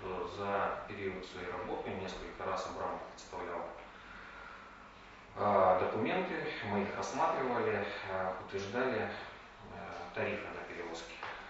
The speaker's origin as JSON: {"language": "Russian", "town": "Yuzhno-Sakhalinsk", "region": "Sakhalin Oblast", "country": "Russia", "tie": "born there", "said": "Южно-Сахалинск."}